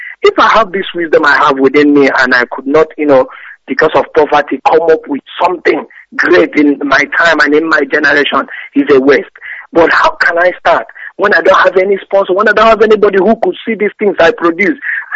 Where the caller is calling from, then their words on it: Imo, Nigeria; I'm calling from Biafra land. And then